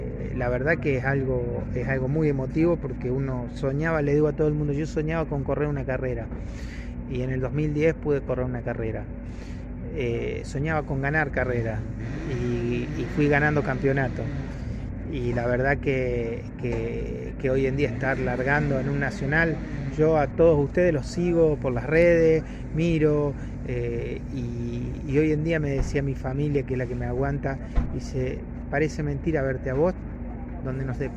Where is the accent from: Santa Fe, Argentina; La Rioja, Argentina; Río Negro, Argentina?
La Rioja, Argentina; Chamical; Se armó en Chamical, yo soy de Chamical, no de La Rioja capital, de acá a 140 kilómetros.